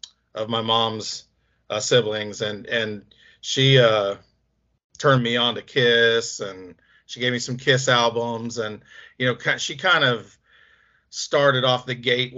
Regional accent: Dayton, Ohio, United States; Yeah, I grew up in Dayton, Ohio, which is about a 45-minute drive from the Bengals stadium.

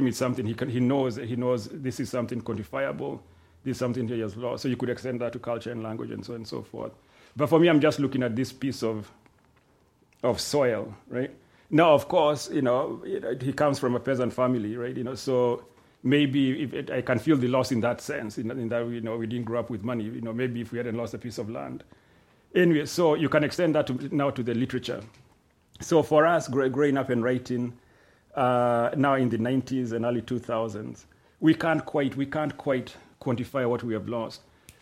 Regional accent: Limuru, Kiambu County, Kenya; a few years ago I was with my father, we were in Limuru, right? My hometown, and he took me to this hill.

